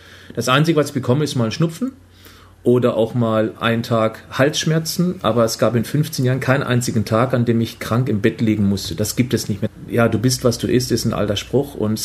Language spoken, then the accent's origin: German; Freiburg, Baden-Württemberg, Germany; now in Hamburg, Germany; Hier in Hamburg bekommt man sehr wenig Sonne ab. Ich komme ja ursprünglich aus Freiburg, der sonnigsten Region Deutschlands.